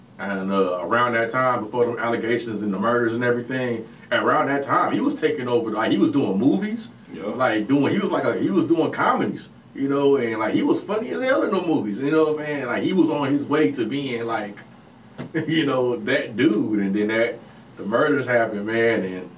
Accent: Midwest, United States; I'm a Midwesterner

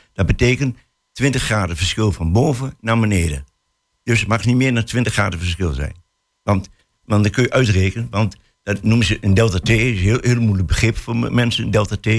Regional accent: Hengelo, Overijssel, Netherlands; Ik noem maar eventjes Hengelo, want ik kom uit Hengelo.

